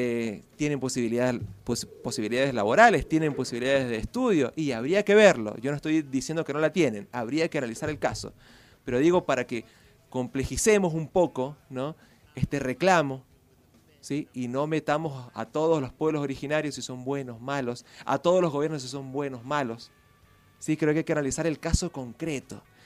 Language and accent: Spanish; Argentina; como argentinos, como latinoamericanos